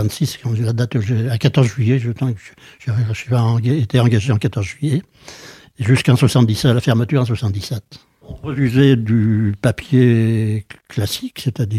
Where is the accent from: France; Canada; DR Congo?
France; Normandy; moi je suis originaire de l'Eure, dans le 27. Je suis d'origine normande.